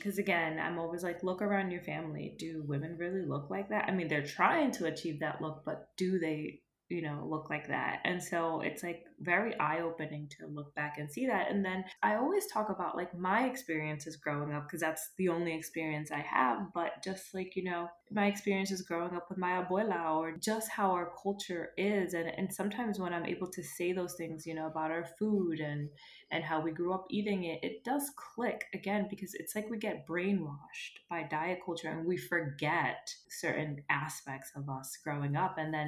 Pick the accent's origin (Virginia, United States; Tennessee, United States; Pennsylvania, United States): Pennsylvania, United States; Philadelphia; first language Spanish; No, I grew up here. I grew up in the United States in Philadelphia, but my parents, like, we only speak Spanish at home.